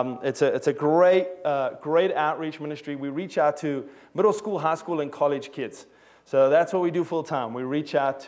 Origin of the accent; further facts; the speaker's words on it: South Africa; also born or lived in England; now in United States; I love South Africans more because I'm South African, okay?